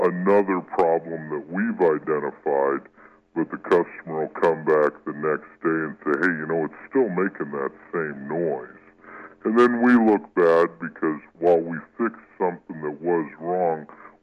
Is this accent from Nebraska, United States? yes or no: yes; Omaha, Nebraska, United States; moved away as an adult; now in Des Moines, United States; No, I grew up in Omaha. So moved a little ways away from home here.